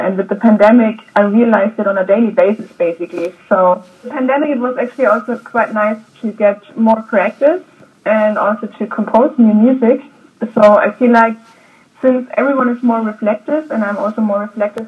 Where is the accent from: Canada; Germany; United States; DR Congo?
Germany; there was a jazz workshop at my hometown that was quite popular in Germany.